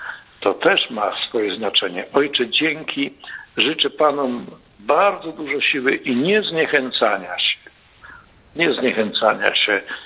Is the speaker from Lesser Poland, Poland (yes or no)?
yes; Lesser Poland, Poland; Nasze strony, tam spędzał człowiek dzieciństwo, tam ja osobiście się urodziłem w tych stronach i one mi są bardzo drogie.